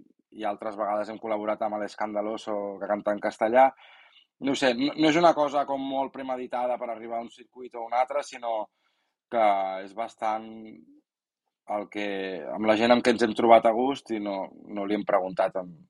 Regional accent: Catalonia, Spain; crec que som tots catalans, els músics

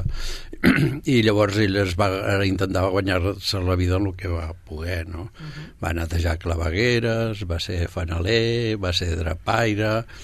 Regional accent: Barcelona, Catalonia, Spain; born there; Jo vaig néixer a Barcelona, a casa meva, va venir la comadrona

